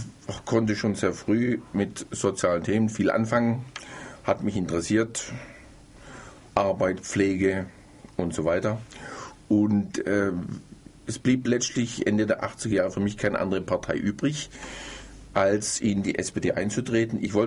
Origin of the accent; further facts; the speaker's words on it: Großbärenweiler, Baden-Württemberg, Germany; Ich bin in einem Dorf, Großbärenweiler, aufgewachsen.